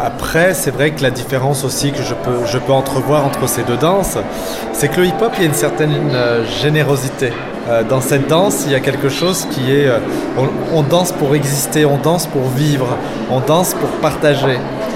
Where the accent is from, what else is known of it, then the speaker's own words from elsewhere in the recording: Lyon, Auvergne-Rhône-Alpes, France; Moi, je suis né à Lyon et je vis à Lyon. Mais je travaille à Paris, donc je fais tout le temps des allers-retours.